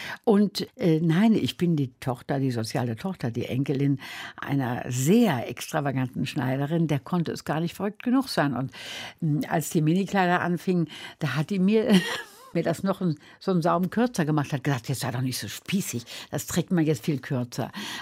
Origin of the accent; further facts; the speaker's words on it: Wuppertal, North Rhine-Westphalia, Germany; Ich bin ja als kleines Kind evakuiert gewesen auf dem Land. Und später bin ich aufgewachsen in Wuppertal am Waldrand.